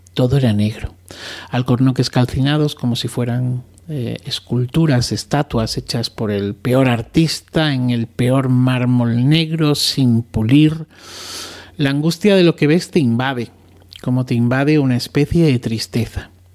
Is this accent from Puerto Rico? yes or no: no; Arroyo de la Luz, Extremadura, Spain; mi pueblo, Arroyo de la Luz, se encuentra precisamente entre estos dos pueblos en un radio de apenas unos 10-15 kilómetros.